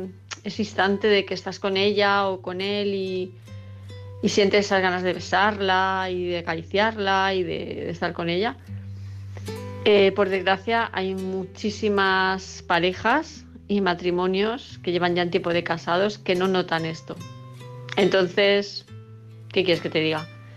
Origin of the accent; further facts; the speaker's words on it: Palma, Balearic Islands, Spain; de Palma de Mallorca.